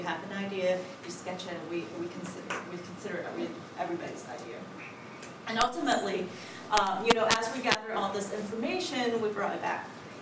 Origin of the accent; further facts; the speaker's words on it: New York, United States; I have to admit, I came from the New York City tri-state area, and when I came down here, I learned a new word.